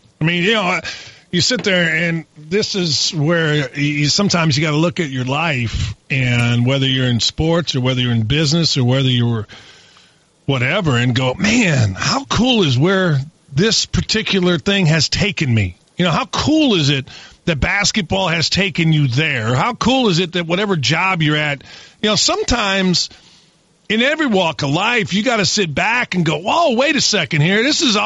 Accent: Gary, Indiana, United States; In my world, growing up in Gary, Indiana, if you shot jump shots, you know, so it was all working on drives and, you know, left hand, right.

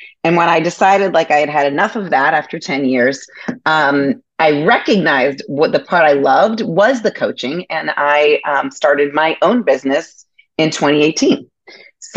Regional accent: Boston, Massachusetts, United States; We've lived here since 2000. So we've lived here a while, but I grew up in Boston. So I am East Coast at heart. Turned into a Midwesterner.

